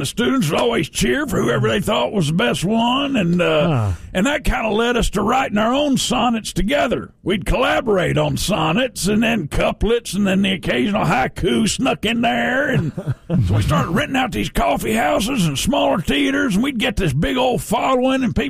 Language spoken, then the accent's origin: English; Compton, California, United States; we all knew each other growing up in Compton.